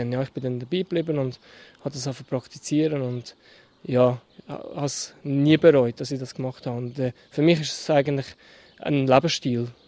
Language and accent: German; Schwyz, Switzerland; ich bin aufgewachsen im Kanton Schweiz und das ist ein katholisches Umfeld.